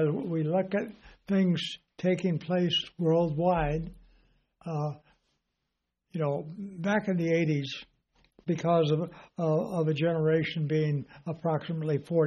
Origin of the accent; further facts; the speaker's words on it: California, United States; I've lived lots of places in my life, from growing up in Southern California to then going into the military when I was 18 years old during the Korean War